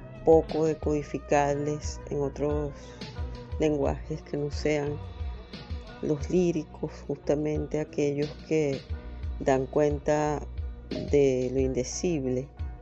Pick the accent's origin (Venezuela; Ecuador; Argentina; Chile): Venezuela; Caracas, Capital District; born there; nací en Caracas en mayo de 1968.